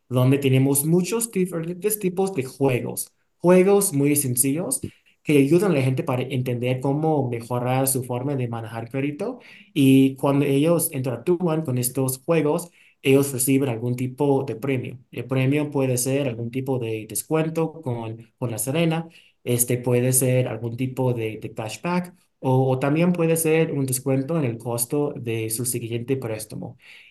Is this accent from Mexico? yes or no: no; Bahamas; Spanish is a second language; moved away; Yo nací en un país que no es tan lejos de Dominicana. Yo soy de las Bahamas.